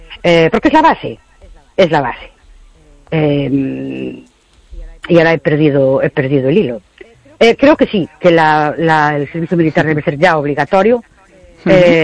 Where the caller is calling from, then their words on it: Ourense, Galicia, Spain; de Ourense.